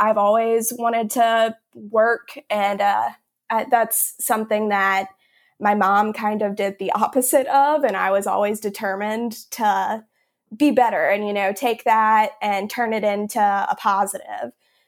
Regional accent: Baton Rouge, Louisiana, United States; Okay, so I'm from Louisiana, Baton Rouge, actually, born and raised.

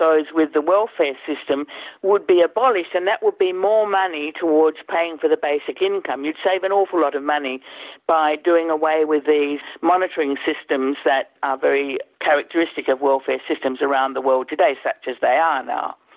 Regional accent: Australia; born there; I was born in Australia

